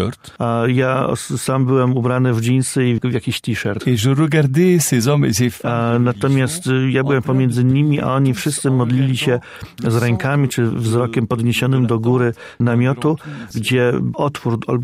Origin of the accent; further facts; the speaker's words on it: Lebanon; Ja urodziłem się w takim regionie Libanu, gdzie rzeczywiście jeszcze tym bardziej wspólnie mieszkają zarówno chrześcijanie, jak i muzułmanie. I także to w tej atmosferze wzrastałem.